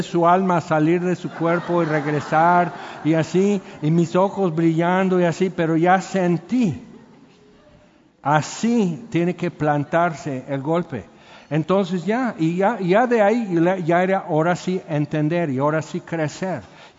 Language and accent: Spanish; Tehuacán, Puebla, Mexico; now in Cuernavaca, Mexico; yo vengo hablando del sureste de Puebla, que es entre Oaxaca, Veracruz y así en Tehuacán.